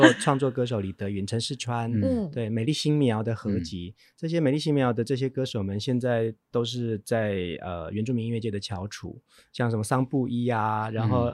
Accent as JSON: {"language": "Chinese", "region": "Taitung County", "country": "Taiwan", "said": "我是台东的原住民"}